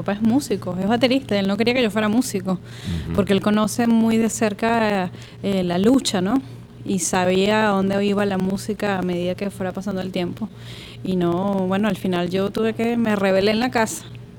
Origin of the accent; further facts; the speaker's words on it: San Antonio de los Altos, Miranda, Venezuela; porque yo soy de San Antonio de los Altos.